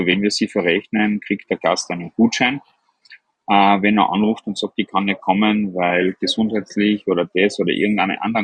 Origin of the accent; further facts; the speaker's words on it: Austria; bei uns in Österreich